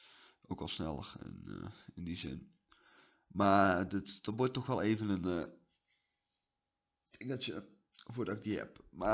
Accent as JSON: {"language": "Dutch", "region": "North Brabant", "country": "Netherlands", "said": "ik ben 19 jaar. Ik kom uit Noord-Brabant. Het mooiste stukje ooit Nederland."}